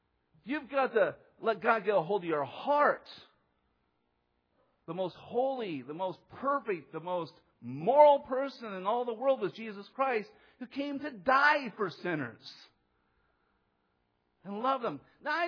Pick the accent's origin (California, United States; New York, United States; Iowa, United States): Iowa, United States; born there; I was born in Iowa and I grew up with a wicked, wretched, sinful heart.